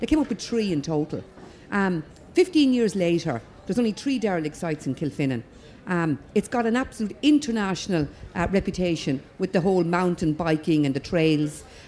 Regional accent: Shanagolan, Ireland; I come from Shanagolan.

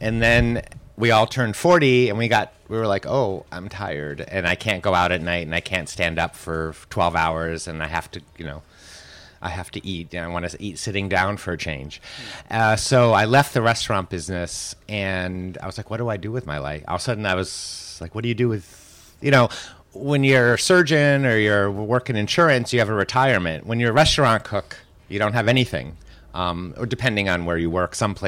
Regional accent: United States; now in Paris, France; I thought, well, you know, I'm American in Paris.

